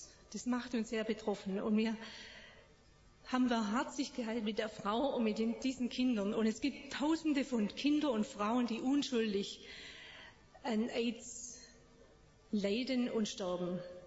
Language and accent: German; Blaubeuren, Baden-Württemberg, Germany; moved away as an adult; now in Myanmar; ich komme aus Blaubeuren und bin seit 15 Jahren unterwegs mit CFI in verschiedenen Ländern, zuerst in Afrika und seit 3 Jahren in Myanmar, was früher Burma war